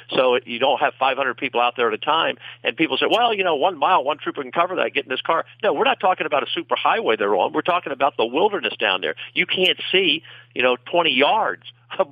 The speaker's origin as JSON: {"language": "English", "region": "Maryland", "country": "United States", "said": "Now, Delaware is not a big state. I'm from Maryland, so I know the size of it."}